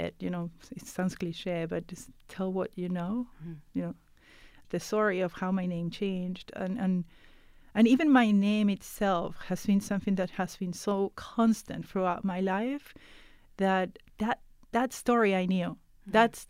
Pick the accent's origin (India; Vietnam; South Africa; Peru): Peru; as a woman born in Peru, born and raised in Peru, it's unbelievable.